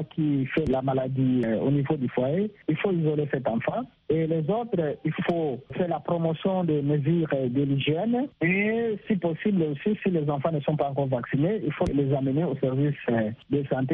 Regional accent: DR Congo; Mais chez nous, en République démocratique du Congo, le vaccin que nous utilisons

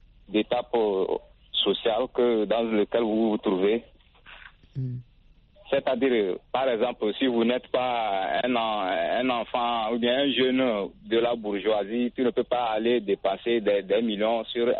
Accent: Togo; Oui, ça, chez moi au Togo, on peut dépenser sur un mariage 5 millions pour un seul mariage

